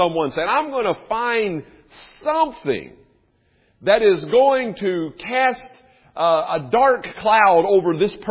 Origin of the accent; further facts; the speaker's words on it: United States; And, you know, as an American, you know, that certainly bothers me.